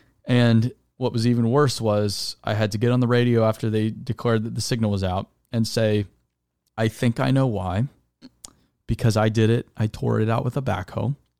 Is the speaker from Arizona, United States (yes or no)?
yes; Arizona, United States; I'm from Arizona. I've had some damn good burritos.